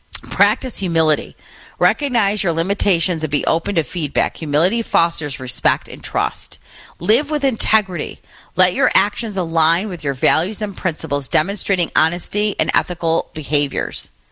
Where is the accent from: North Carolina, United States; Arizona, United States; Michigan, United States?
Michigan, United States; Detroit; Just 56 degrees right here in my hometown of Detroit and cloudy skies.